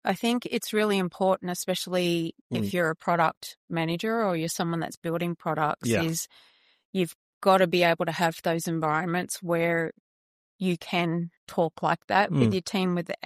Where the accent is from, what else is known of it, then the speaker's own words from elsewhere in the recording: Australia; But as an Australian startup, like the Americans love Australians and they're interested to like talk to us about all the animals that we have here